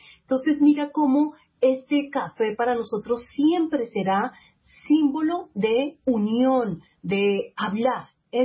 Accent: Colombia; que extrañamos y que nos identifican como colombianos

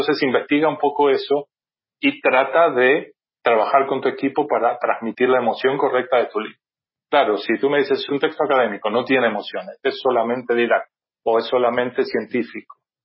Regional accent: Argentina; born there; moved away; also born or lived in England; yo también soy americano porque nací en América, en Argentina, pero bueno, el americano, como lo llaman aquí, al norteamericano, y el público inglés, sobre todo en esos dos países, yo viví en Inglaterra 10 años

